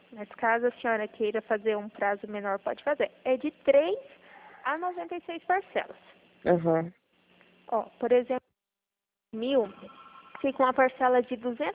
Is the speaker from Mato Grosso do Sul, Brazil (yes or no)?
yes; Dourados, Mato Grosso do Sul, Brazil; Eu sou daqui de Dourados também.